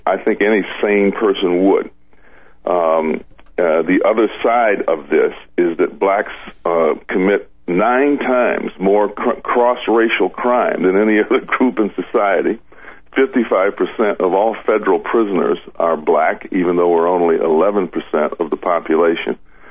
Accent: Chicago, Illinois, United States; And I grew up in Chicago in the era that you're talking about.

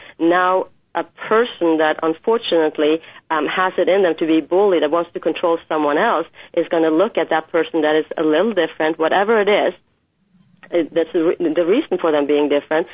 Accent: Norway; I grew up in Norway. And so when I was a little girl, about 12 years old, I started having pen pals from all over the world.

